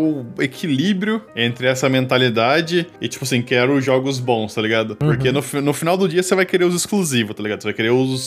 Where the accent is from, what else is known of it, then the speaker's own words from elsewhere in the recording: Brazil; É difícil dizer o quanto disso é porque a gente é brasileiro e o quanto disso acontece com todo mundo, tá ligado?